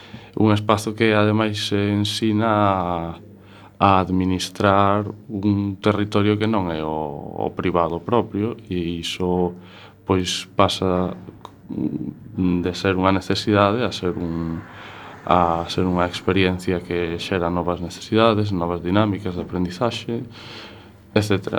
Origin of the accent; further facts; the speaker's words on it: Ferrol, Galicia, Spain; also born or lived in A Coruña; eu non vivía na Coruña naquela altura. Eu sou nacido na Coruña, pero criei-me en Ferrol.